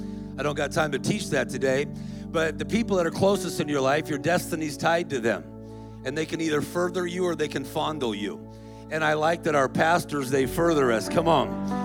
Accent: California, United States; I come from California.

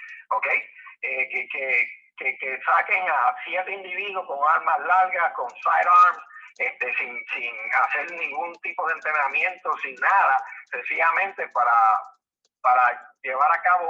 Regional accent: Puerto Rico; soy puertorriqueño, nacido, criado, escuela pública de la Universidad de Puerto Rico, tengo mi familia en Puerto Rico

